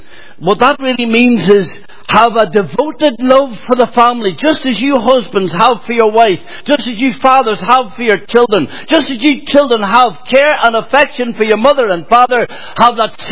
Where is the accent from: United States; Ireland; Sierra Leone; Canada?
Ireland; I come from the Republic of Ireland. I'm from the south of Ireland. I was brought up in the backwoods on a 32-acre farm.